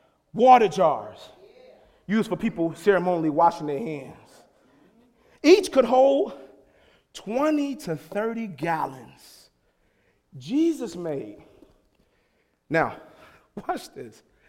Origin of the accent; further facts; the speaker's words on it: the South, United States; I came from the South and pulled myself up by my own bootstraps.